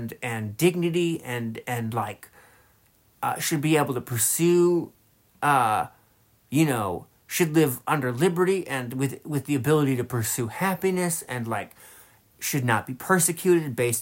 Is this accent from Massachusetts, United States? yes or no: yes; Massachusetts, United States; when you have a sanctuary state like my home state of Massachusetts, which normally gets things right.